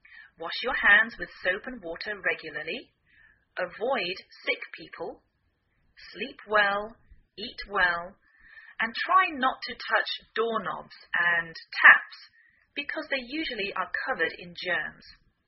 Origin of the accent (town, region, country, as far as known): England, United Kingdom; now in United States